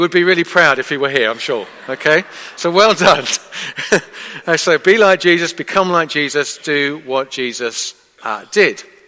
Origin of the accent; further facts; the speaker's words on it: Isle of Wight, South East England, United Kingdom; I grew up on the Isle of Wight